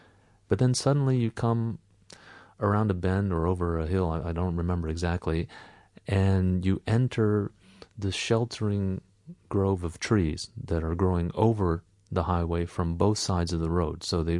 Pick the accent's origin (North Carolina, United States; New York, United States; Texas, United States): Texas, United States; It's on the highway between in Texas, between my hometown and Austin, which is the state capital.